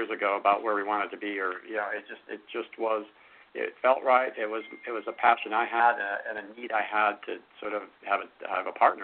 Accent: Michigan, United States; My background's a bit different than Bob's. I grew up in Michigan. I went to hotel school.

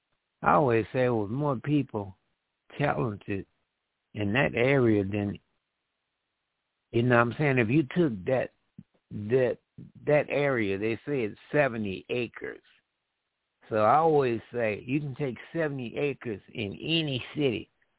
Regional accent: Chicago, Illinois, United States; I grew up on Oak Street. And the red buildings were on the north side of Oak Street.

